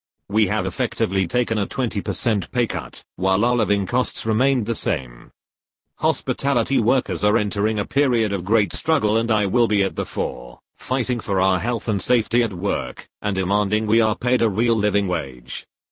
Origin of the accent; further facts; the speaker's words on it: Lewisham, London, United Kingdom; I was born and raised in Lewisham, and have watched local services get cut to the bone